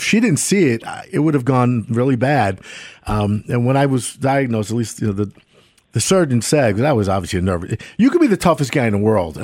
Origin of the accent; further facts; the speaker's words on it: Brooklyn, New York, United States; I grew up in New York City, but Brooklyn particularly, which is in the Atlantic Ocean, I went to the beach constantly as a kid.